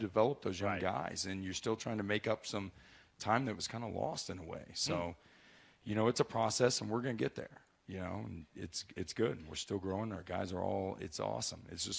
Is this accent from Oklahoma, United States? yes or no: yes; Oklahoma, United States; And I grew up in Oklahoma, and there's not, you know, I mean, you can see mountains. It's all flat there.